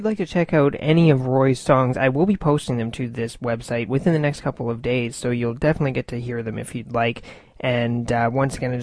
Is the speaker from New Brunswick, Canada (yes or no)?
yes; Moncton, New Brunswick, Canada; I come from Moncton, New Brunswick